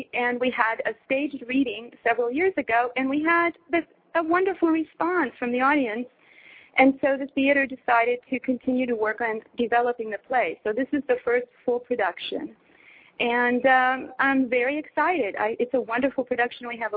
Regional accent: Los Angeles, California, United States; I'm from Los Angeles.

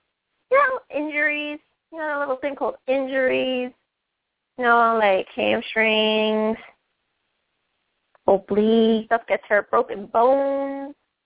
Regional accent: New York, United States; Personally, I'm a New Yorker. I root for the New York Giants.

